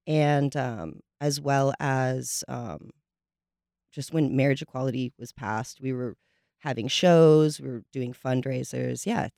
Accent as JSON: {"language": "English", "town": "Jacksonville", "region": "Florida", "country": "United States", "lives_now": "California, United States", "said": "So we're all from Jacksonville, and Summer moved to Austin, Texas"}